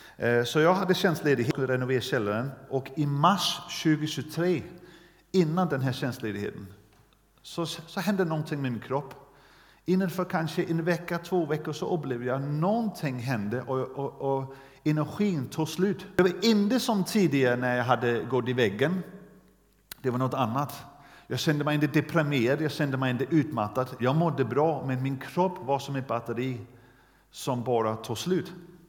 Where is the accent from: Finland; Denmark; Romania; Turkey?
Denmark; Swedish is a second language; now in Sweden; och är från Danmark, så om ni tycker min dialekt är konstig så är det därför.